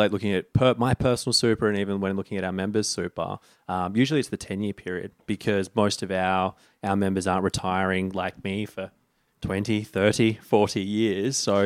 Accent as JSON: {"language": "English", "town": "Sydney", "region": "New South Wales", "country": "Australia", "tie": "born or raised there", "said": "Northern Beaches, Sydney."}